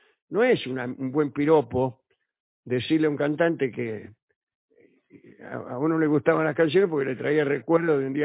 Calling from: Salto, Uruguay; de Salto, Uruguay.

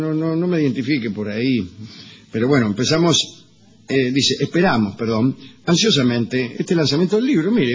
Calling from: Buenos Aires, Argentina; soy de Caballito, pegado a Flores

